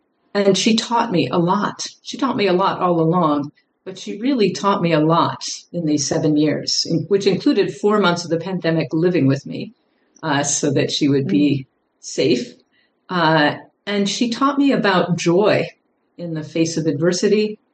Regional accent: Indiana, United States; The only reason really that I'm here in the Midwest, I grew up in Indiana.

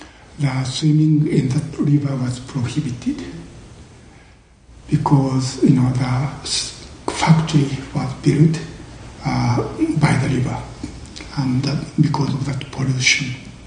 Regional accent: Ibaraki, Osaka, Japan; English is a second language; I was born in Osaka and grown up in a small town between Osaka and Kyoto.

